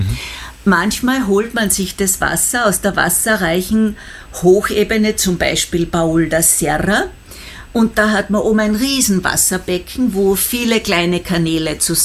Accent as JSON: {"language": "German", "region": "Styria", "country": "Austria", "said": "Als Österreicher aus der Hochsteiermark kommend, in der Nähe von Schladming"}